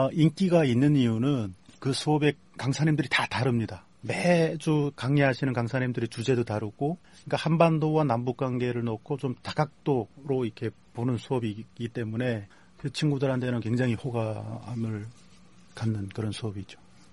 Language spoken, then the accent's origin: Korean; Chongjin, North Hamgyong, North Korea; 청진이 고향이니까